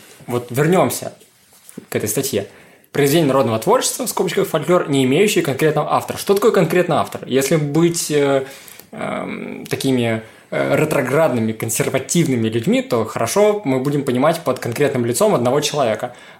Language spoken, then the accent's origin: Russian; Komi Republic, Russia; Ты из Ярославля, а я из Республики Коми.